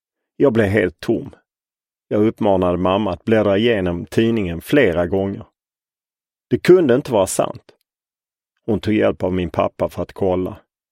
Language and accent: Swedish; Lund, Skåne, Sweden; född och uppvuxen i Lund, i en borgerlig och akademisk släkt